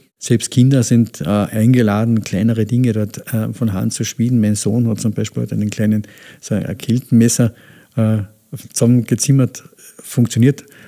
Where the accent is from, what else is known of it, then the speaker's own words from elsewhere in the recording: Villach, Carinthia, Austria; also born or lived in Nötsch; now in Althofen, Austria; Geboren bin ich in Nötsch bei Villach, aufgewachsen in Villach bei meinen Großeltern und bin dann nach meiner Militärkarriere dann hier in Althofen gelandet.